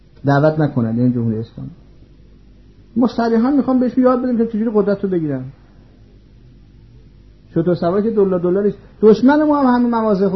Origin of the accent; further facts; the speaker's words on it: Iran; فهمید من ایرانی هستم،